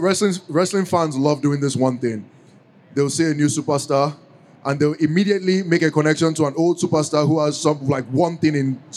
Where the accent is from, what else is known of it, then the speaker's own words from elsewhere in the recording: Nigeria; the reason why we're authentically Nigerian is because we are Nigerian.